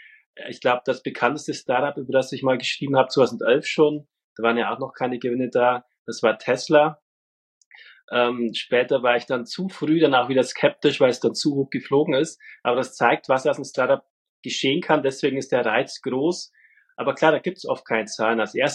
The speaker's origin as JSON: {"language": "German", "region": "Bavaria", "country": "Germany", "tie": "born or raised there", "lives_now": "Kulmbach, Germany", "said": "Bin dann nach Kulmbach irgendwann zurück, sozusagen nach Bayern, nahe meiner Heimat Fichtelgebirge. Und da arbeite ich jetzt auch schon wieder deutlich über ein Jahrzehnt in Kulmbach"}